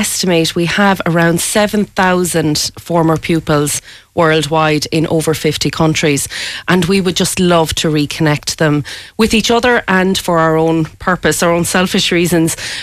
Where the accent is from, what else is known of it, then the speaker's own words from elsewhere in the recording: Ireland; I think when it comes to being Irish as well, it's very important for us to connect, and we just want to reconnect with those people.